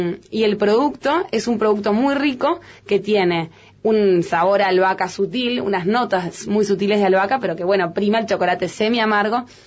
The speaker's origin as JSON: {"language": "Spanish", "country": "Uruguay", "said": "Yo aún siendo uruguaya y estando acostumbrada a lo que es el mate"}